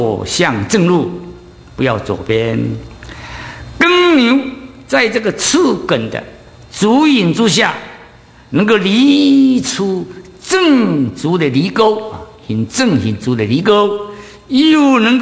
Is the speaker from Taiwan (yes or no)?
no; China; 在中东也是一样，我们中国人也是一样